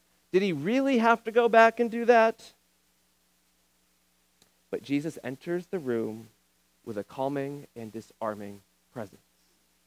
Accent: Phoenix, Arizona, United States; some of you might know that I am from Phoenix, Arizona, just been through my second winter, I finally feel like my blood is thickening up.

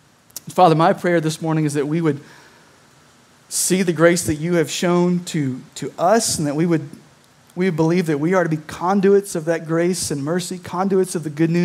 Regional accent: Somerset, Kentucky, United States; I am from Somerset, Kentucky, south central, southeast-ish, okay, Kentucky. not exactly a cultural melting pot.

